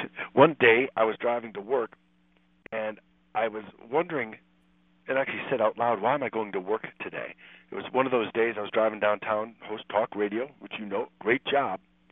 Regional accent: Midwest, United States; growing up in the Midwest I was taught was rude, and that's interrupting.

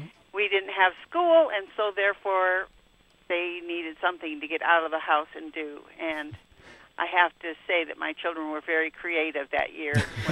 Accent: Indiana, United States; I grew up in Lake County, on the other hand, and so I was very aware of, you know, the the lake effect snow when I was growing up.

